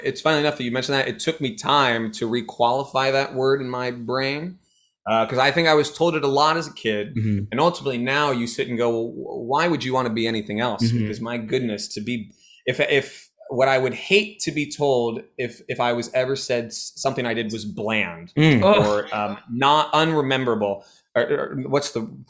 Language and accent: English; San Francisco, California, United States; But I'm from San Francisco, the Bay